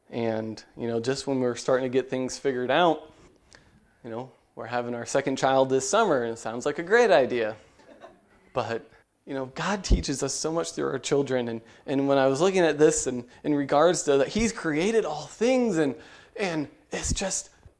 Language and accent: English; Missouri, United States; now in St. Charles, United States; I grew up in Franklin County. I used to be country, and now I'm city in St. Charles.